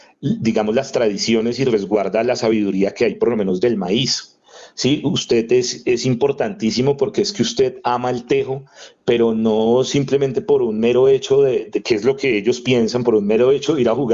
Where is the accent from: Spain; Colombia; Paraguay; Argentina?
Colombia; nosotros como colombianos crezcamos y nos sintamos realmente, nos sintamos orgullosos de haber nacido en esta tierra.